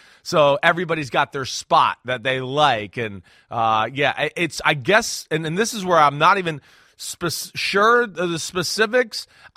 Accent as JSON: {"language": "English", "region": "New Jersey", "country": "United States", "tie": "born or raised there", "said": "But growing up in New Jersey, you know, the Taylor ham to go with the egg and the cheese and the sandwich is like the biggest thing going."}